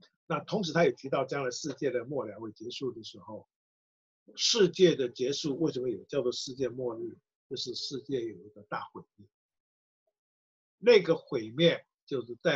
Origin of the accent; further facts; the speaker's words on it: China; 我们中国人有没有种族歧视？